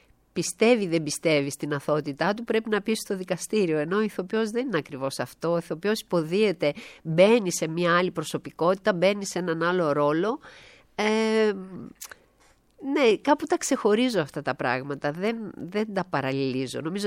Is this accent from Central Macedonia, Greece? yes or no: yes; Thessaloniki, Central Macedonia, Greece; now in Athens, Greece; Όμορφη Θεσσαλονίκη, έτσι. Πάνω απ' όλα η πατρίδα μου, εκεί γεννήθηκα, εκεί σπούδασα.